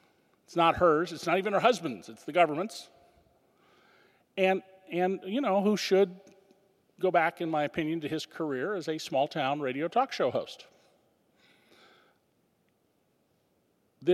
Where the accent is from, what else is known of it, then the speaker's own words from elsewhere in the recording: Santa Cruz, California, United States; I went back to my hometown where I grew up, Santa Cruz, and it's still kind of a quirky, weird place, but it's not the Santa Cruz I grew up in, which was a little backwater, blue-collar town of people with modest incomes by and large.